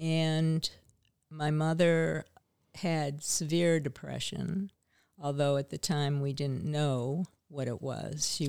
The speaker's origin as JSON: {"language": "English", "town": "Buffalo", "region": "New York", "country": "United States", "tie": "born or raised there", "said": "I grew up in Buffalo, New York, in a sort of upper middle class neighborhood and family, and very privileged."}